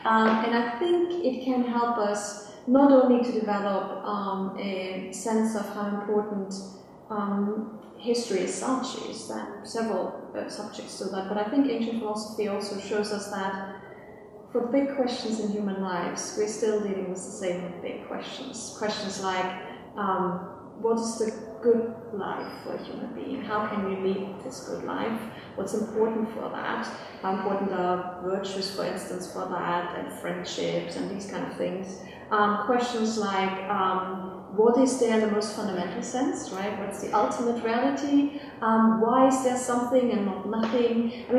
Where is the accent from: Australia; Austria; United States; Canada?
Austria; now in United Kingdom; Yeah, I'm from Austria, but yes. I teach in the UK.